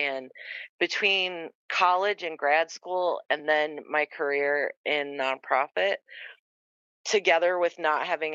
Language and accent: English; Flint, Michigan, United States; to a blue collar kid growing up in Flint, Michigan, jobs out there in the world that existed to me were things like teaching, being a nurse